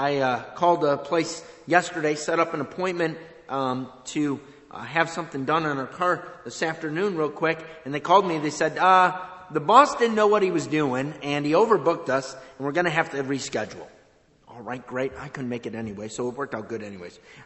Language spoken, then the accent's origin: English; Rochester, New York, United States; Well, I grew up on the east side of town, but I got married, moved on the west side of town, and pretty much lived in the greater Rochester area all my life.